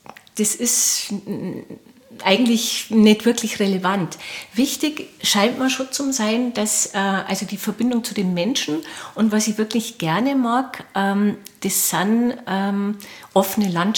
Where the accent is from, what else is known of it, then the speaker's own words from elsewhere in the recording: Mauth, Bavaria, Germany; Also gebürtig bin ich aus Maut, also aus dem tiefsten Bayerischen Wald